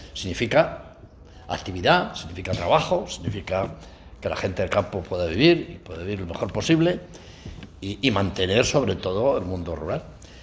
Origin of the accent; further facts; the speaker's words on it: León, Castile and León, Spain; yo personalmente también soy de esta comunidad. Yo soy leonés de origen y toda mi familia es de allí y tengo unos vínculos con esta tierra, pues bueno, pues familiares de toda la vida